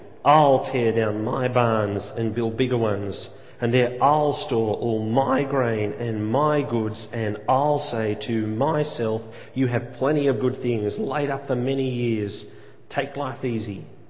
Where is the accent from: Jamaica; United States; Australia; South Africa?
Australia; Just by the fact that we're born in Australia. Just by the fact that we're growing up in Australia.